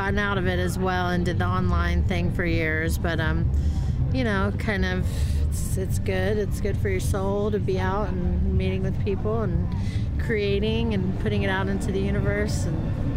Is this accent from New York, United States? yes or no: no; Asheville, North Carolina, United States; I'm from Asheville, North Carolina.